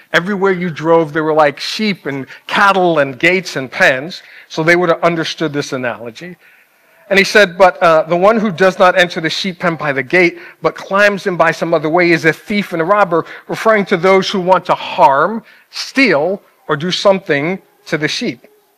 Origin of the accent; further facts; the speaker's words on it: New York City, New York, United States; because like born and raised in New York City, we had no sheep.